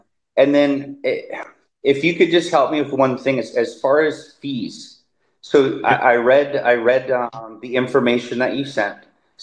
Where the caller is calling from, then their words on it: California, United States; I'm contacting you from California in the United States.